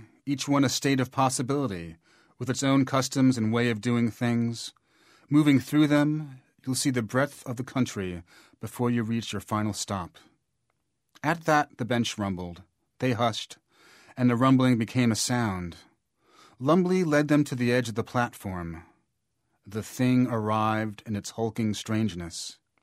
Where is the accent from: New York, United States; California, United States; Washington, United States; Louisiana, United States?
New York, United States; New York City; I was raised in New York City in the 80s when all too frequently you would, have a black person put in a chokehold.